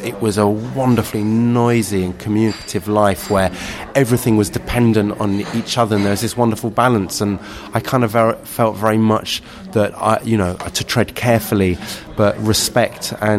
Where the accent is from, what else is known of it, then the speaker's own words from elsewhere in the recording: London, United Kingdom; I grew up in London in this kind of, you know, malaise melting pot of everything and anything, but I don't come from Britain. I'm an Eastern European Jew who's kind of arrived in this country with my own culture